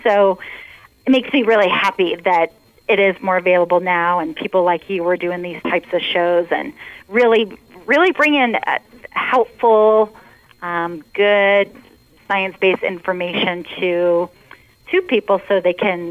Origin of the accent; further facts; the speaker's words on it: Nebraska, United States; moved away as an adult; now in Durango, United States; So I was born and raised in Nebraska in the Midwest, and I moved to Colorado in my 20s